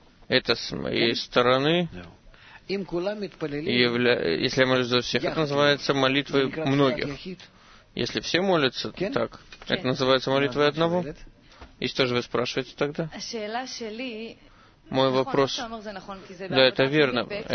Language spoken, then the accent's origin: Russian; Japan; Я из Японии.